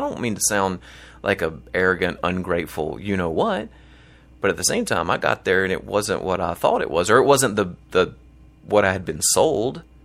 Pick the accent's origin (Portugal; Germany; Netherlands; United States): United States; Mount Airy, North Carolina; I'm actually from Mayberry. So if you know the Andy Griffith Show, that's my hometown. It's called Mount Airy, North Carolina.